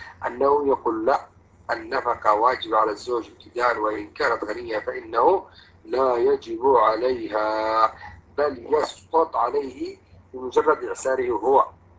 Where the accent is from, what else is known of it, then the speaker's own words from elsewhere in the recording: Yemen; يعني عندنا في اليمن مشايخ